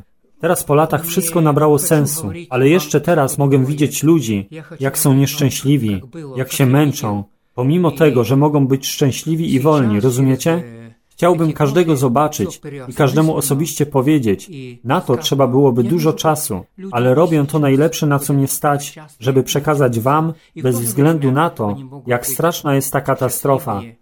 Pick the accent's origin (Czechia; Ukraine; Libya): Ukraine; Western Ukraine; Urodziłem się i wyrosłem na Ukrainie i tam do teraz żyję.